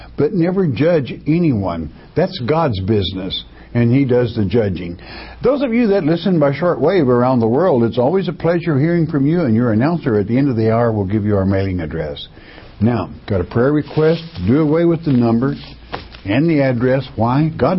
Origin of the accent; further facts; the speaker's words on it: Arkansas, United States; Just like I live in the land of Arkansas, and I'm an Arkansan, but I'm an Irishman, okay, by nationality of one of the tribes.